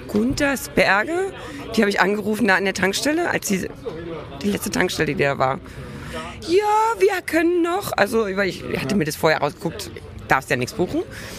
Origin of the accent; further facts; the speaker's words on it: Berlin, Germany; Wir kommen aus Berlin.